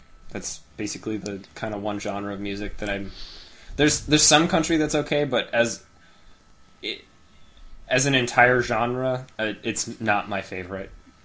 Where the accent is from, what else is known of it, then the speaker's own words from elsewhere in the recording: Detroit, Michigan, United States; I think also growing up in Detroit, you know, and that was kind of what was on the radio.